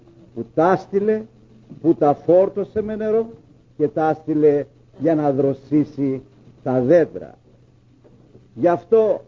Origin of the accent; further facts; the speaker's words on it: Greece; εμείς σαν Έλληνες στη γλώσσα μας